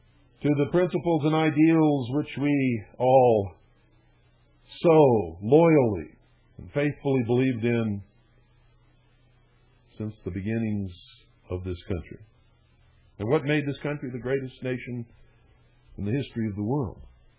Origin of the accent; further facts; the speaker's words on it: United States; I'm not right-wing either. I'm an American.